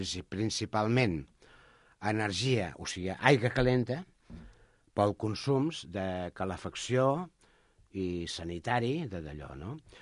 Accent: Montcada, Catalonia, Spain; jo sóc de Montcada

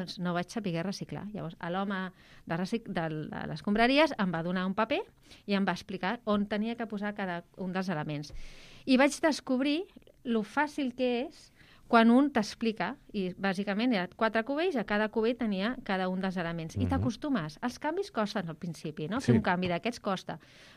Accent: Catalonia, Spain; Soc catalana, però la meva mare és anglesa.

